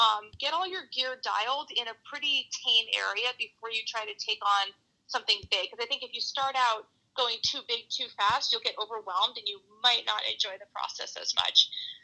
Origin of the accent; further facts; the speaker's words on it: New Hampshire, United States; I grew up in the White Mountains of New Hampshire, or about an hour south of there, and my dad took me hiking